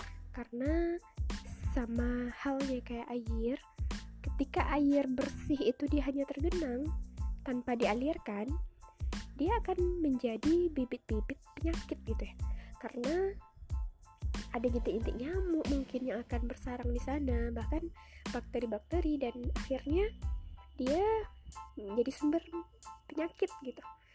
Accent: Pariaman, West Sumatra, Indonesia; Saya asli orang Pariaman dan saat ini domisili di Pariaman.

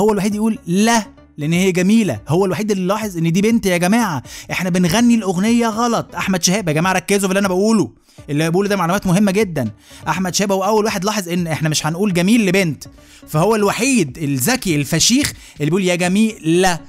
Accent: Alexandria, Alexandria Governorate, Egypt; now in Cairo, Egypt; عارفين زي كده الاسكندرانيه في القاهره، بنلاقي بعض ودايما كده بنحب بعض احنا بس كلنا.

